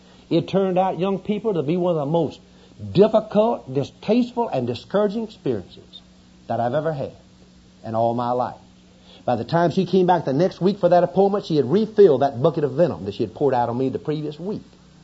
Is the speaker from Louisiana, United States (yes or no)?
yes; Louisiana, United States; I'm from Louisiana, I mentioned a few moments ago. And down our way, we eat most anything that doesn't eat us first.